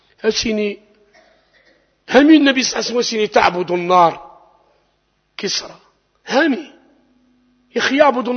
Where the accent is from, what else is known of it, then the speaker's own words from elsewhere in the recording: Algeria; كجزائريين